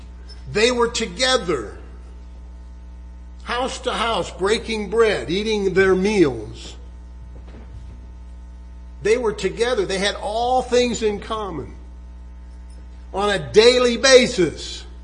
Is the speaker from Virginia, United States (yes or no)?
no; California, United States; I'm 70 years old. I grew up in Southern California. My mother worked at Disneyland.